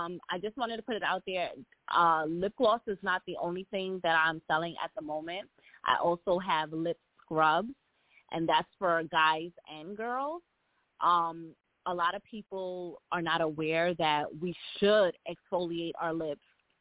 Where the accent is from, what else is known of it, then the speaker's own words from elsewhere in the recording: Long Island, New York, United States; I'm from Long Island.